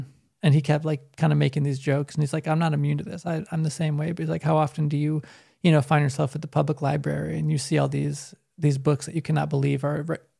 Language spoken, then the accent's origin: English; Chicago, Illinois, United States; Growing up in Chicago, I love deep dish pizza.